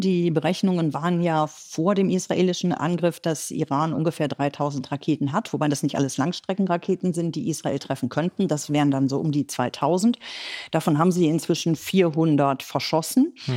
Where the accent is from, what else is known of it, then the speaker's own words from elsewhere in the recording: Cologne, North Rhine-Westphalia, Germany; Ich bin gebürtige Kölnerin mit einem iranischen Vater, einer deutschen Mutter